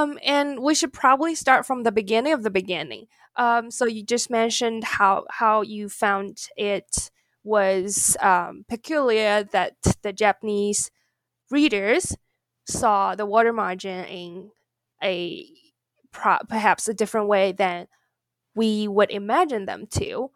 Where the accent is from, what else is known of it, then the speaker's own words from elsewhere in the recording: China; I grew up in China. I remember when I was very little reading a comic book of the water margin